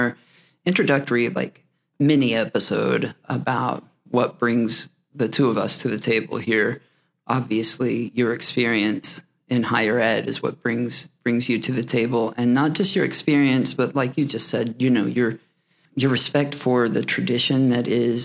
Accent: Oklahoma, United States; I was born and raised in Oklahoma. Oklahoma is my home.

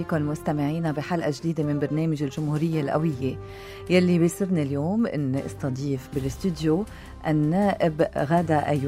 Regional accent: Lebanon

